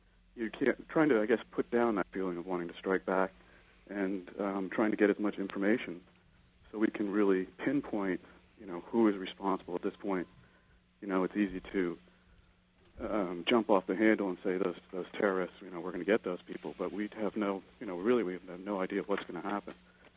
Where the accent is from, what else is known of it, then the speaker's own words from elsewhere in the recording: New Jersey, United States; I'm not sure where to start, but I am from the Jersey area.